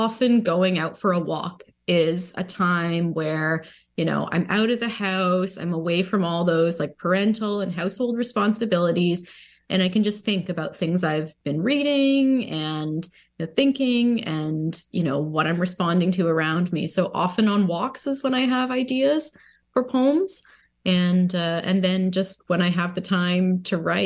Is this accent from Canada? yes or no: yes; Ontario, Canada; I was a figure in my childhood growing up in Ontario.